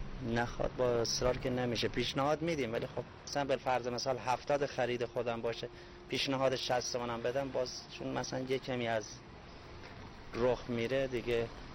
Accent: Lordegan, Chaharmahal and Bakhtiari, Iran; لردگان، شهرستان لردگان.

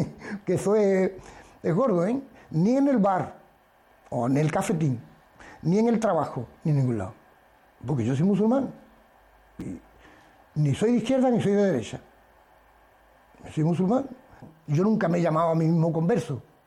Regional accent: Jerez, Andalusia, Spain; Tengo 58 años, nací aquí en Jerez, el 27 del 12, del 11 del 55, y actualmente y sigo trabajando y viviendo aquí en Jerez. 14 años como musulmán. … como musulmán.

